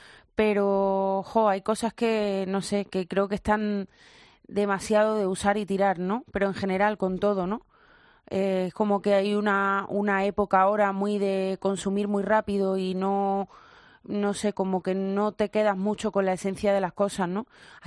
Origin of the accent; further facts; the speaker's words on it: Córdoba, Andalusia, Spain; Yo soy de Córdoba, pero la cuna del flamenco está en Jerez de la Frontera.